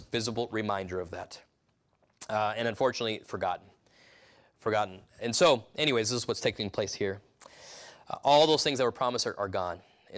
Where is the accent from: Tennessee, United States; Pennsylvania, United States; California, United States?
California, United States; I grew up in California. There's a lot of vineyards with families that we were related to that own vineyards